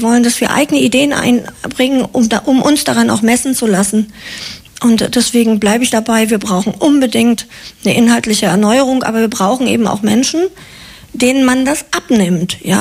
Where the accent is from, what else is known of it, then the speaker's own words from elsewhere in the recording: Flensburg, Schleswig-Holstein, Germany; wir stammen beide aus Flensburg